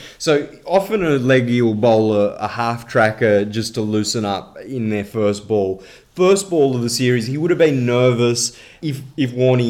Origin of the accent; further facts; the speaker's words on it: Australia; And as an Australian...